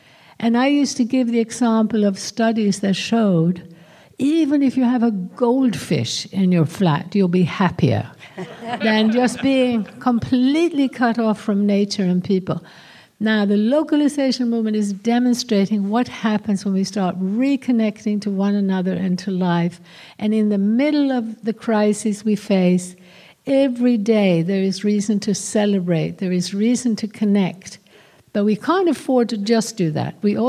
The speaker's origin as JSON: {"language": "English", "country": "Sweden", "tie": "born or raised there", "said": "growing up in Sweden, which was a very homogenous, you know, white, blue-eyed, blonde culture."}